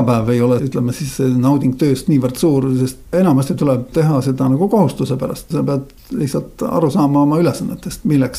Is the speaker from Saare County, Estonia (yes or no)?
yes; Saare County, Estonia; minu vanemad olid kristlased. Ma olen pärit Saaremaalt ja siis mõlemad vanemad olid kristlased